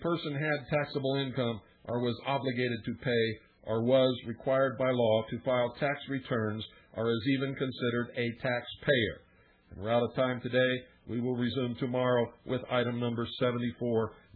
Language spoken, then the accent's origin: English; United States; I take my stand because I am an American.